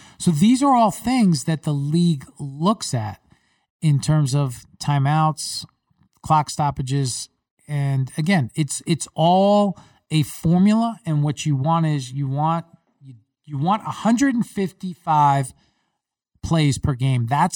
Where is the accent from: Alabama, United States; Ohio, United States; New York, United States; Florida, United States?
New York, United States; I remember growing up, I grew up in New York. I watched the Jets and the Giants.